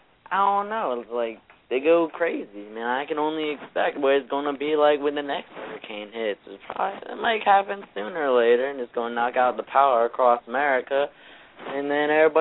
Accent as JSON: {"language": "English", "region": "Maryland", "country": "United States", "said": "We're from Maryland."}